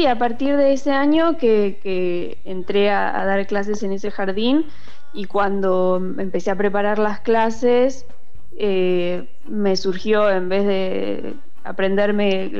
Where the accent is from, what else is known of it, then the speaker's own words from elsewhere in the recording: Buenos Aires, Argentina; yo soy de la ciudad de Buenos Aires, en realidad. Después me mudé más a zona oeste de Buenos Aires.